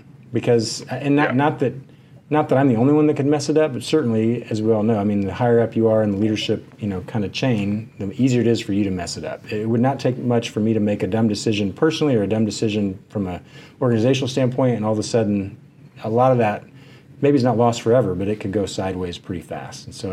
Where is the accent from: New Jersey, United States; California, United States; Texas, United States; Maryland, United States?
Texas, United States; Dallas; have a younger brother who's about 5 years younger than me. We grew up here in the Dallas area.